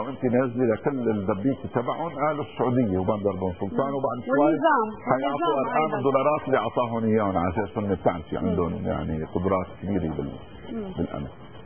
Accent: Lebanon; نحن لبنانيين بنعيش نحن وياك بشراكة بوطن مستقر بوطن آمن بوطن مزدهر

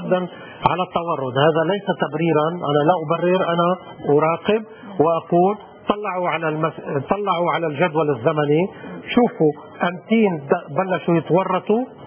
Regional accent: Lebanon; لا يحق ولا نرضى نحن كمواطنين لبنانيين

